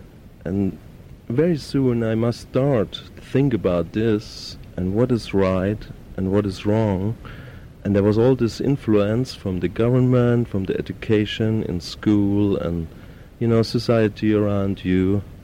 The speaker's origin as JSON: {"language": "English", "town": "Leipzig", "region": "Saxony", "country": "Germany", "tie": "born or raised there", "said": "I grew up in Leipzig. It's a big city like Frankfurt, and you have some possibilities."}